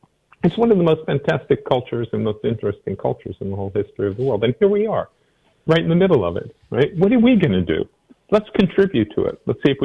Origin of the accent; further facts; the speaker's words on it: United States; And one kind of being I am is I'm an American. And my grandparents came from Ukraine and Poland, but I'm an American.